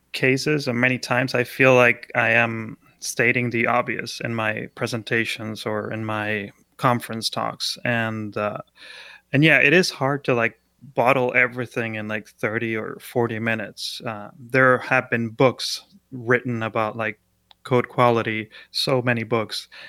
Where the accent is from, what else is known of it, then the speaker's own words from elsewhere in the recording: Argentina; English is a second language; I'm used to speaking in Spanish because I am originally from Argentina.